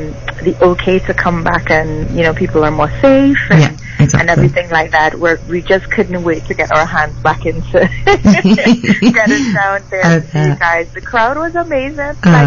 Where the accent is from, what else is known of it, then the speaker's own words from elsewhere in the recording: Trinidad & Tobago; So I am Trinidadian.